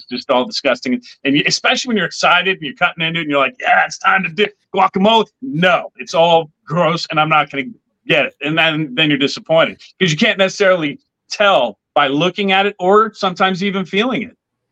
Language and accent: English; San Mateo, California, United States; San Mateo, California is the city that I grew up in. My parents still live. Went to San Mateo High School.